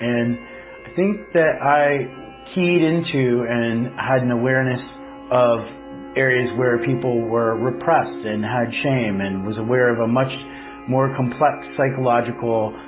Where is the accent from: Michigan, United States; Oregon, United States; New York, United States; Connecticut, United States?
Oregon, United States; also born or lived in Montana; I was born in Montana, but mostly grew up in Oregon. My parents divorced when I was 3 months old, so primarily I was raised by my mother along with my two older brothers.